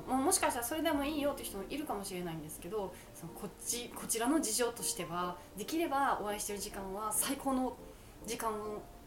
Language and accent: Japanese; Kansai, Japan; 関西人ですから。